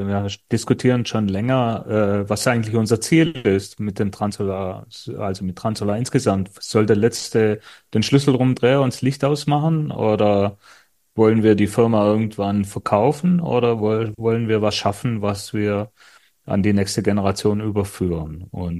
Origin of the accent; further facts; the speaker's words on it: Baden-Württemberg, Germany; Wir sind ja aus Schwaben.